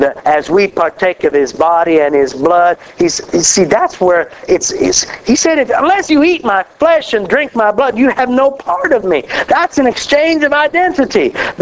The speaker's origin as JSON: {"language": "English", "region": "Kansas", "country": "United States", "said": "So aren't you glad I came all the way from Kansas to tell you, you got to die."}